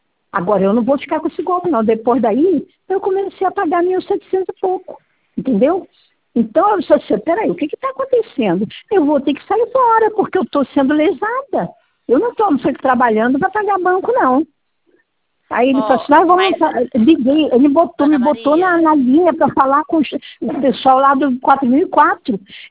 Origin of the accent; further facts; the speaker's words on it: Rio de Janeiro, Brazil; eu sou do Rio de Janeiro.